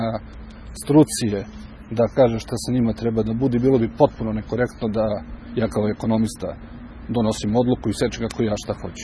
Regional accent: Kragujevac, Šumadija, Serbia; Jako mi je važno kao Kragujevčanin, čije deca treba da žive u ovom gradu

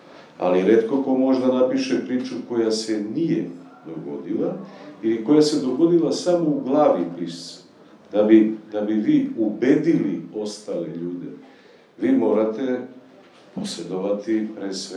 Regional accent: Kumanovo, Northeastern, North Macedonia; ja sam iz Kumanova.

